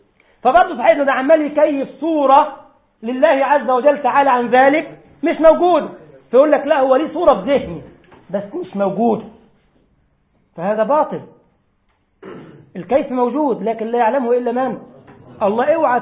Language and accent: Arabic; Egypt; عندنا في مصر كان بيجيب لك جهاز كده قد كده اهو